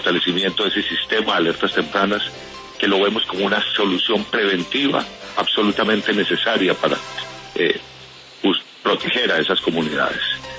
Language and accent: Spanish; Colombia; como colombiano